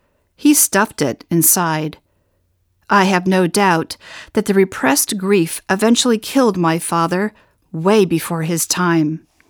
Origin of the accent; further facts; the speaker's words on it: Oregon, United States; A few weeks ago in my hometown in Oregon